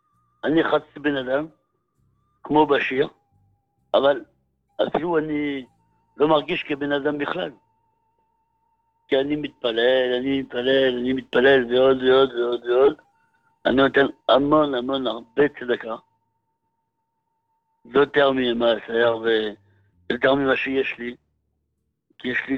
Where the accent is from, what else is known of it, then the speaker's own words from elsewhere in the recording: Paris, Île-de-France, France; Hebrew is a second language; now in Israel; אני מפריס. ופה בישראל לפני הרבה זמן, אין לי שום פרנסה, אין לי שום דבר. אני איש יהודי